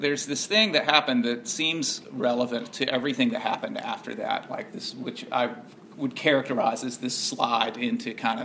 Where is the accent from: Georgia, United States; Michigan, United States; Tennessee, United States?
Georgia, United States; born there; I was born here in Georgia to pretty, fairly normal for the early 70s. Kind of Georgia Southern, real traditional parents.